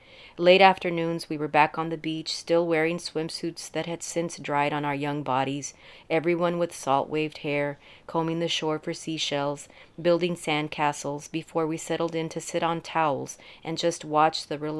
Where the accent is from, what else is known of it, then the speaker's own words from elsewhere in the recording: Laredo, Texas, United States; Growing up in Laredo on the U.S.-Mexico border, my family vacations to the Texas coastal bend were excursions to the edge of a vast gulf and expansive ocean